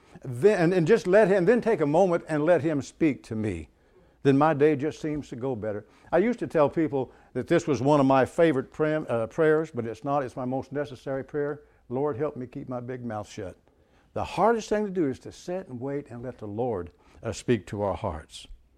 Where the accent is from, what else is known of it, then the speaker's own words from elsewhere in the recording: Shell Knob, Missouri, United States; I'm from Shell Knob. It's kind of we do have a flashing yellow light that we put in the school a couple of years ago.